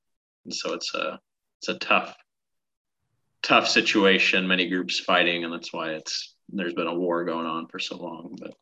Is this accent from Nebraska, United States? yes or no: yes; Nebraska, United States; So my early life in growing up in Nebraska was tumultuous.